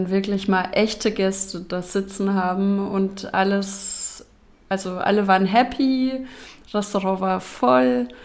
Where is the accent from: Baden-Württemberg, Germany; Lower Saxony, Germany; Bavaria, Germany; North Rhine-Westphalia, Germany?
Bavaria, Germany; Ja, ich komme ja aus Franken